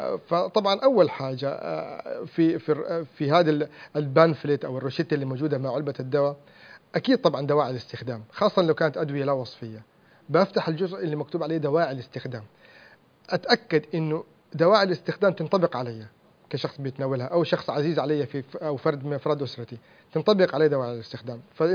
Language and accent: Arabic; Saudi Arabia; الفيكس اللي موجود عندنا في السعودية والله الحمد